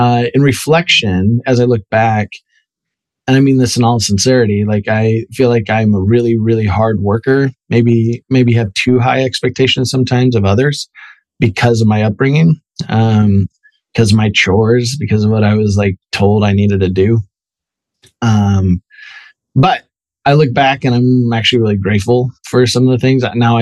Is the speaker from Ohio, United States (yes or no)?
yes; Archbold, Ohio, United States; Near Toledo, a small town called Archbold, Ohio, a northwest corner of Ohio. I was raised on a farm. I'm a farm kid.